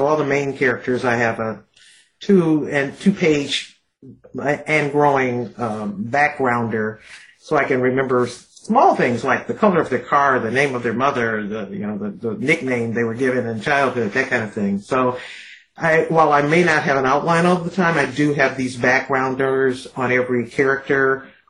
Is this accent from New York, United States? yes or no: no; Detroit, Michigan, United States; an amalgam of every white man I've known well, especially growing up in Detroit.